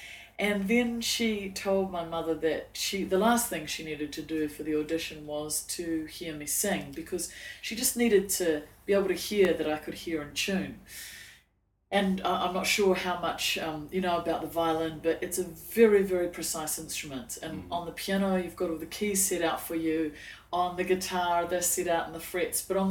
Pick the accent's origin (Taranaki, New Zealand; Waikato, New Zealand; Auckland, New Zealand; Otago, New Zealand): Otago, New Zealand; Dunedin; I'm from New Zealand. So this is where I grew up, right down in the bottom of New Zealand, in the cold, cold south, in a place called Dunedin, which is a very Scottish town.